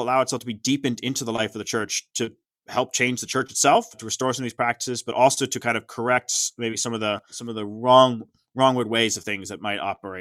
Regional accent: Ireland; I'm like, oh, no, I'm just an Irish guy, but I love him.

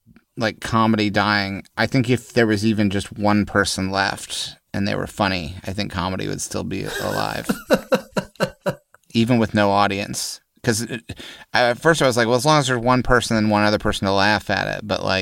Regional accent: Jefferson City, Missouri, United States; also born or lived in New York; I figured it would be just as easy to take a 2-hour bus ride back to my hometown to stay with my parents in Jefferson City, Missouri.

